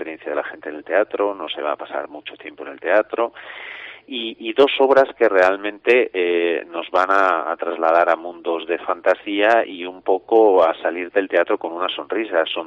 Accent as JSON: {"language": "Spanish", "town": "Avilés", "region": "Asturias", "country": "Spain", "said": "Pues yo en concreto, que soy de Avilés, venía a estudiar aquí Derecho, luego comienzo a estudiar Canto."}